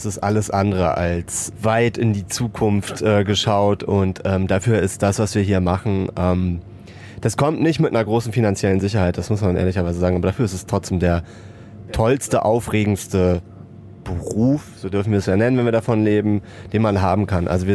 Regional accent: Kiel, Schleswig-Holstein, Germany; wir kommen aus Kiel

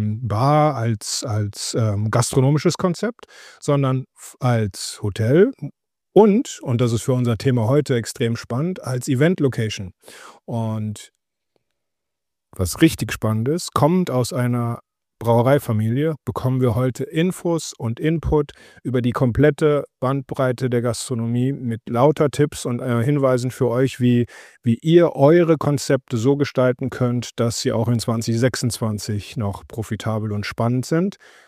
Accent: Mülheim an der Ruhr, North Rhine-Westphalia, Germany; Ich komme aus dem Ruhrgebiet, Mühlheim an der Ruhr geboren. Und in Mühlheim aufzuwachsen

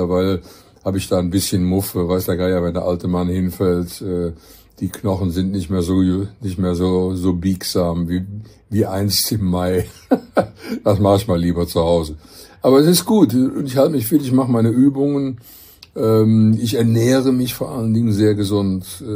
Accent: West Germany, Germany; wo man auch als Wessi sich reinversetzen kann

